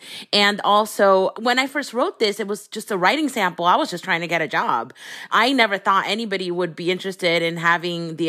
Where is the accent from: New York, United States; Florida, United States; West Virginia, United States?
Florida, United States; Miami; English is a second language; also born or lived in Dominican Republic; It's inspired by my own experiences growing up in Miami in a Dominican family and coming at a young age and having to learn American customs and English.